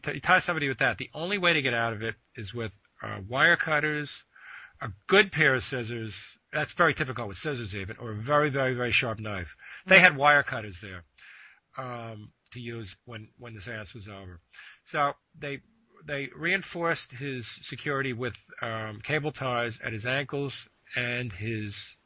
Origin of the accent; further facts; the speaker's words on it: New York, United States; Yeah, I grew up in New York. I'm in my mid-50s.